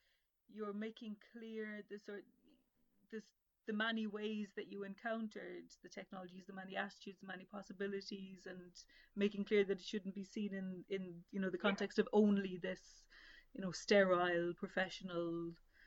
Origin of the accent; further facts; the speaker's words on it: Ireland; Being Irish, I know all about that.